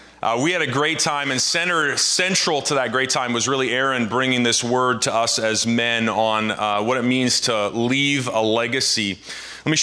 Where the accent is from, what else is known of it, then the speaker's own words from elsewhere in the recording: Canada; now in United States; I'm Canadian and I feel like a foreigner sometimes on American soil